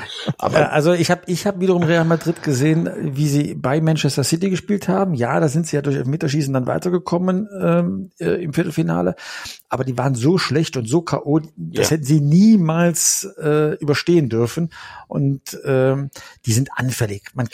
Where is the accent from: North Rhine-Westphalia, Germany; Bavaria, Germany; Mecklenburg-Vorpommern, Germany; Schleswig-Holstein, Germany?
North Rhine-Westphalia, Germany; Aachen; Und das muss ich sogar als Aachener dann zugeben, dass die Kölner das ganz gut hinkriegen.